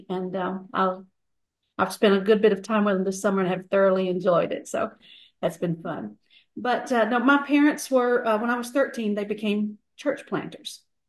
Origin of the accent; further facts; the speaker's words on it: Mississippi, United States; I'm from North Mississippi. Right now I live in a little town called Saltillo, which is about 3 or 4 miles from Tupelo, Mississippi.